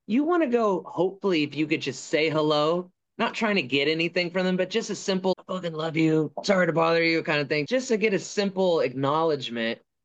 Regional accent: Temecula, California, United States; because we're from Temecula. We got to have all the wineries and Old Town

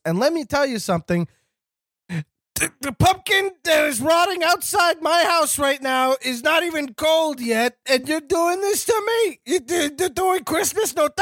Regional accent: Canada; We're both Canadian.

